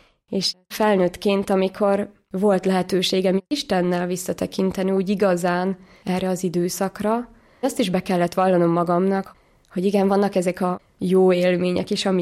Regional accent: Zala, Hungary; családban nőttem föl, 5 vagyunk testvérek, egyedüli lány vagyok. Zalában nőttem föl

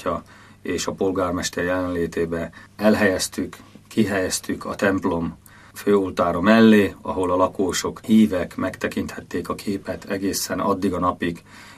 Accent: Šamorín, Trnava Region, Slovakia; mindig is somorjaiak éreztem magam, és somorjai vagyok

